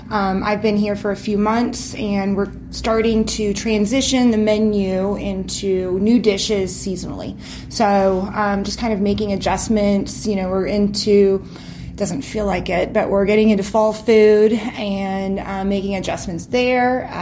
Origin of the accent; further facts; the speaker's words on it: St. Louis, Missouri, United States; So I'm originally from St. Louis. We've been Midwesterners for a long time.